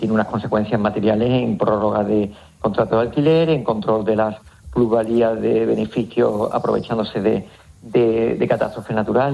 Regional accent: Andalusia, Spain; del compromiso como andaluz con mi tierra

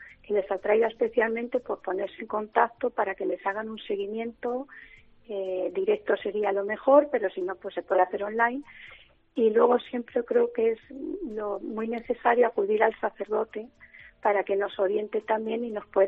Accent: Valdepeñas, Castilla-La Mancha, Spain; soy de Valdepeñas, soy de Arreal.

